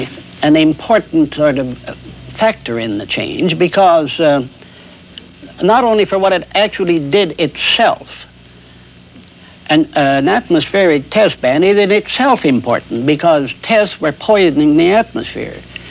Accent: Canada; Well, I don't think you can, as a Canadian, I wouldn't take that position.

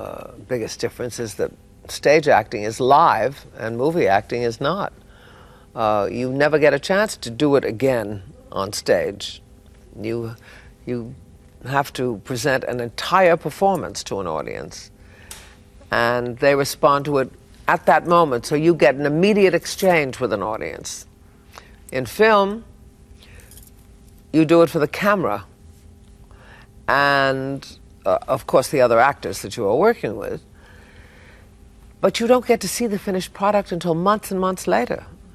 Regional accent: New York City, New York, United States; also born or lived in Brooklyn; now in California, United States; I was brought up in New York. I am not from the Bronx, as some people have said. I lived in Brooklyn until I was 5 years old, and then when I was five, moved to Manhattan and stayed there until I went to California.

